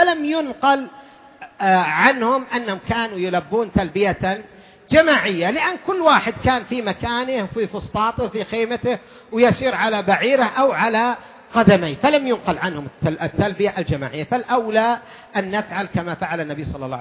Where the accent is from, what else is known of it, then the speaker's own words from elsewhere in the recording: Al-Qassim, Saudi Arabia; حنا على ما قال في مثلا عندنا بالقصيم